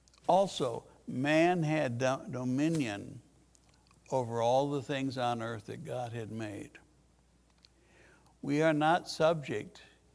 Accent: United States; I like living. I like being an American. I like living in America.

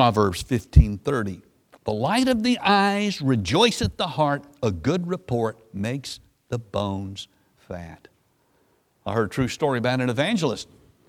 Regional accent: Memphis, Tennessee, United States; I'm from Memphis, Tennessee, so I'm a Southerner.

